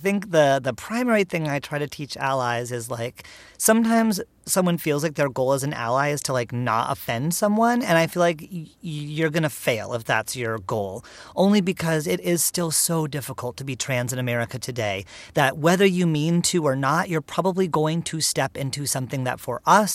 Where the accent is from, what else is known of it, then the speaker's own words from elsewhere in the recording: Canada; because I'm Canadian